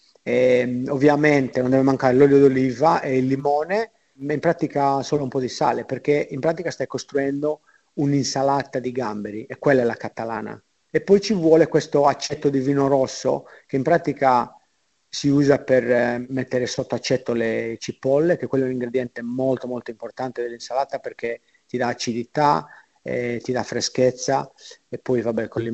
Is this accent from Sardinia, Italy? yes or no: yes; Sardinia, Italy; in Sardegna mangiamo abbastanza pesce a Natale, anche se da dove vengo io si mangia tantissima carne, soprattutto il porcetto, l'agnello